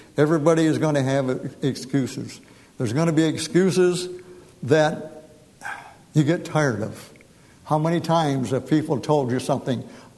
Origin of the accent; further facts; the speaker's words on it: United States; I came from Genesee County. Yellow clay, man, you couldn't dig it with dynamite hardly.